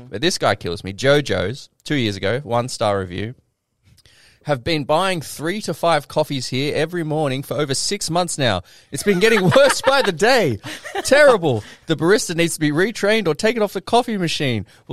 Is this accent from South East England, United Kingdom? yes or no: yes; Queenborough, South East England, United Kingdom; You know, like, that was the rumble zone in Queenborough.